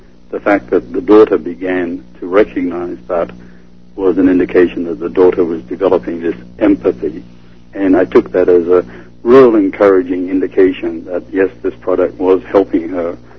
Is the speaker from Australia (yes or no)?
yes; Australia; if something growing up in Australia did for me